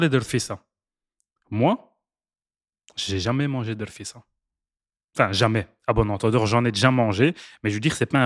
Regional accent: Morocco; je suis un Marocain, la cuisine marocaine avec laquelle j'ai vécu toute ma vie, et je vis encore

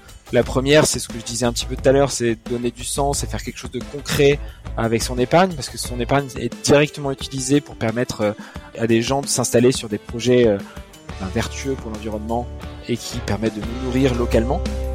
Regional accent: Nouvelle-Aquitaine, France; En effet, je suis originaire du Pays Basque.

